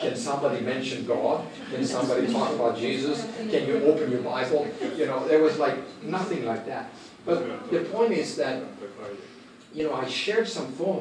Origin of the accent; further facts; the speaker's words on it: Sweden; I was in my hometown, which is a three-hour drive southwest of Stockholm, so it would be south-central Sweden.